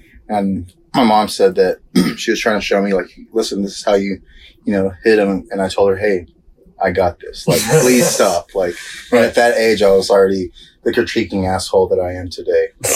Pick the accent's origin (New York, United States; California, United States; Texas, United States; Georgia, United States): Texas, United States; Lubbock; Well, I grew up in Lubbock, Texas, most of my life.